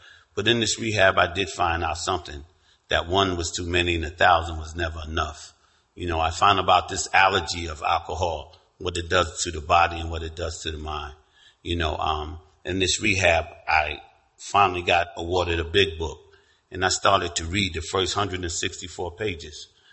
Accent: Brooklyn, New York, United States; I grew up in Brooklyn where there was a liquor store in the middle of the block and a bar in every corner.

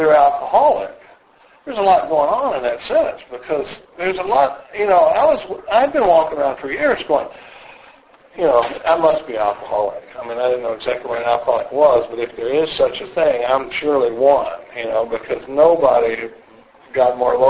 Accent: Dallas, Texas, United States; now in Austin, United States; I grew up in a pretty normal family. I come from Dallas, Texas. I've been in Austin since the mid-70s, but I come from Dallas, and I grew up in a pretty normal family.

